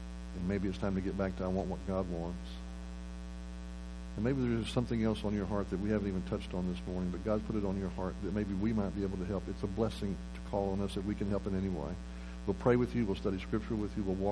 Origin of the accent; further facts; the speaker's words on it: Texas, United States; I've been born and raised in Texas my whole life and seldom ever come across a spring like that.